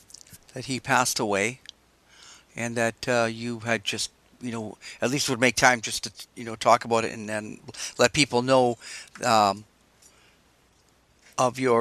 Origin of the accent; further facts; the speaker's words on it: Canada; So I'm Canadian.